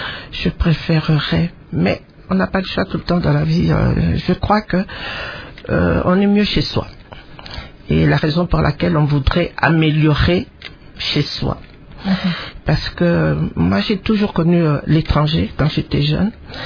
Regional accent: Kinshasa, DR Congo; also born or lived in Republic of the Congo / Belgium; Je suis née à Léopoldville, Kinshasa actuellement. J'ai toujours vécu à Kinshasa. J'ai fait mes études primaires au Congo Brazza, une partie ici.

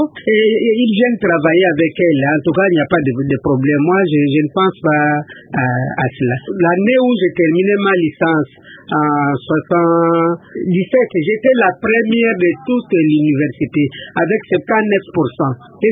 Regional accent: Bandundu, Kwilu, DR Congo; je suis originaire de Bandundu. … Je fais les humanités biochimie dans la ville de Bandundu.

